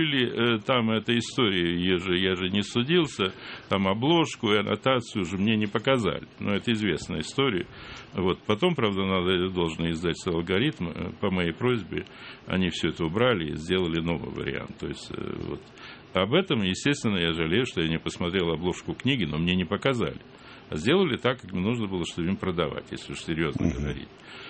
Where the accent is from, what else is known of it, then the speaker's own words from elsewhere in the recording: Odesa, Odesa Oblast, Ukraine; now in Moscow, Russia; есть разница между восприятием национальной проблемы в моем родном городе, в Одессе, и в Москве.